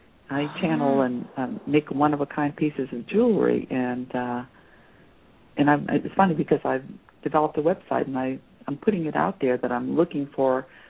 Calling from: Maine, United States; I'm calling from Maine.

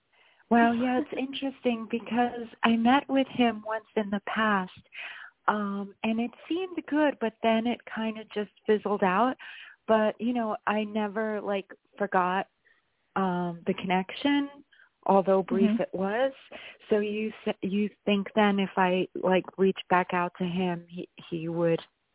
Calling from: New York, United States; I'm calling in from New York.

